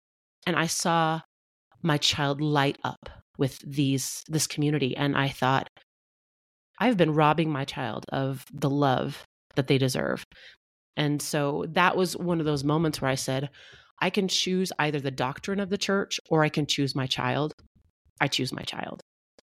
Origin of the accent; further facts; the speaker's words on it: Utah, United States; In Utah, we take our pioneer heritage very seriously.